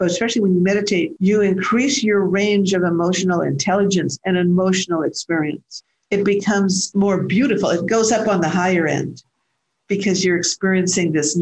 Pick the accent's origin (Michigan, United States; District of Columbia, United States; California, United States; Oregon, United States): California, United States; Los Angeles; because I grew up in West Los Angeles